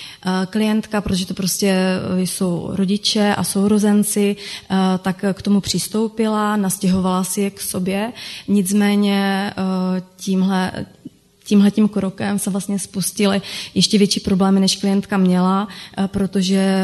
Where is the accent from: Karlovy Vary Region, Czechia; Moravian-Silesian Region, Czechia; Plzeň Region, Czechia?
Moravian-Silesian Region, Czechia; Třinec; U nás vlastně pocházím z Třince a služby fungují v Třinci